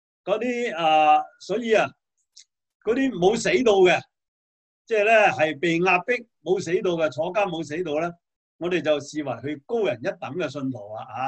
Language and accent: Cantonese; China; 我哋中國人咧有啲所謂丐幫啊苦行僧啊